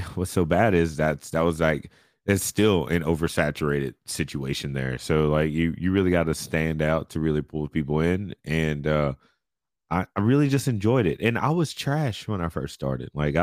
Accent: Westlake, United States; Both are all the schools in my local city. I grew up in Westlake.

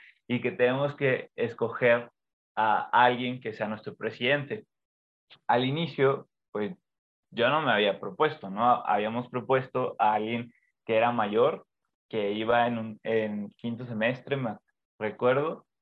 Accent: Tampico, Tamaulipas, Mexico; now in Guadalajara, Mexico; Yo soy originario de Tampico, pero ahorita vivo en Guadalajara.

